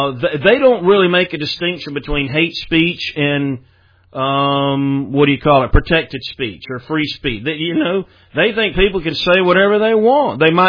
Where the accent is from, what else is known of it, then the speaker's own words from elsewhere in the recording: United States; it's not because I'm an American.